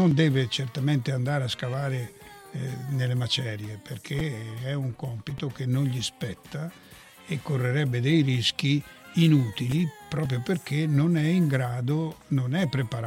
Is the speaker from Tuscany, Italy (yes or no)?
yes; Arezzo, Tuscany, Italy; also born or lived in Pescara; Io sono nato a Pescara, dove sono stato 40 giorni, perché mio babbo lavorava con le assicurazioni, non posso dire il nome, e venne qui a Arezzo nel 27